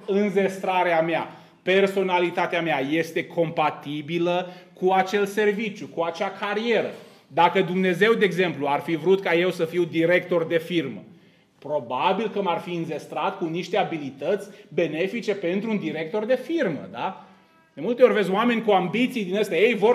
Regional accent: Zalău, Sălaj County, Romania; born there; nu este la întâmplare că m-am născut român. Nu este la întâmplare că m-am născut în Zalău.

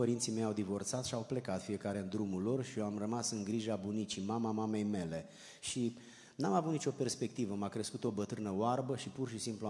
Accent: Romania; born there; noi ne-am născut în România, cei mai mulți.

